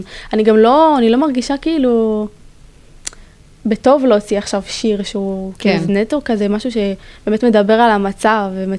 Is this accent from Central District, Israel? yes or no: no; Northern District, Israel; כי אני גם מהצפון